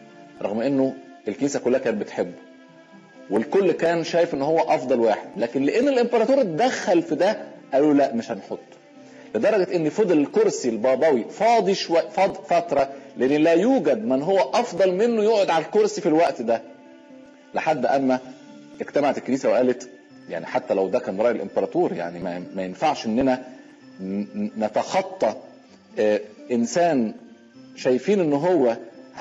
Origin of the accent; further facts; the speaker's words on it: Egypt; جت رهبنت عندنا في مصر